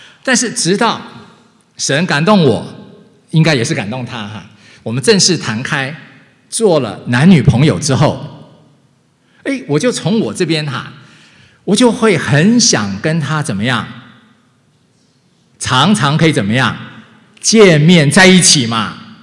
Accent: Taiwan; 我是从台湾出生长大的哈，我要当兵啊

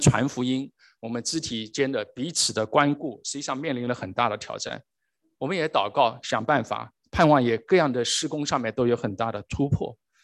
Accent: Shanghai, China; 2009年，这是我的故乡上海

